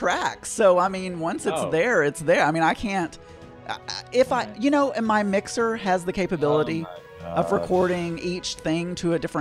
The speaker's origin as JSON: {"language": "English", "region": "the South", "country": "United States", "accent": "Southern", "said": "And with my Southern accent, nothing sounds right."}